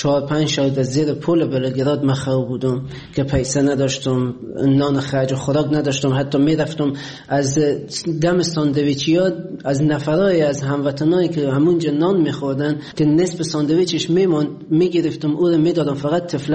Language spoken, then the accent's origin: Persian; Afghanistan; moved away; حدود 3.5-4 سال میشه از افغانستان اومدم بیرون.